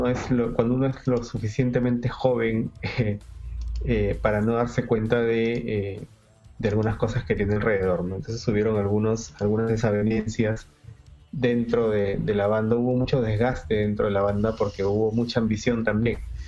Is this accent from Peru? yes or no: yes; Lima, Peru; soy de Lima, Perú.